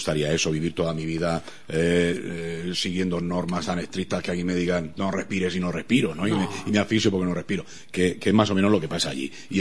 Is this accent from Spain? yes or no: yes; Spain; los españoles efectivamente le sacamos punta a todo